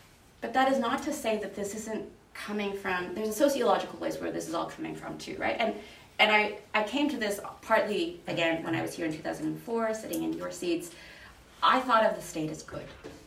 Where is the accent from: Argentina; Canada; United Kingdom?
Canada; me as a Canadian with my peacekeeping ideals